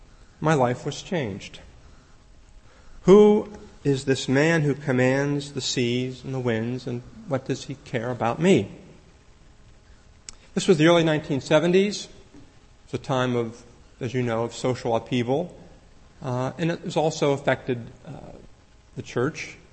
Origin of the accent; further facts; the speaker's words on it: Pittsburgh, Pennsylvania, United States; And like Rosanna said, I am from Pittsburgh, and I was raised in a church there.